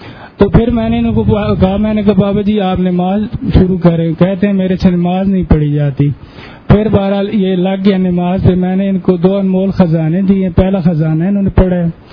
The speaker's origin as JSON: {"language": "Urdu", "town": "Chakwal", "region": "Punjab", "country": "Pakistan", "said": "میں چکوال سے آیا ہوں."}